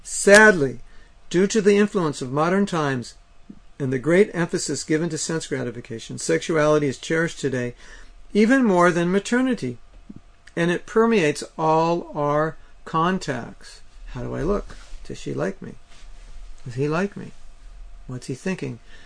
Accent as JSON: {"language": "English", "country": "India", "lives_now": "Los Angeles, United States", "said": "I am in Los Angeles studying a course in 3D animation, but I'm actually from India"}